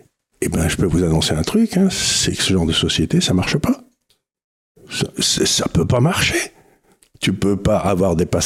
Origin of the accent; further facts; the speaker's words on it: France; quand j'étais jeune en France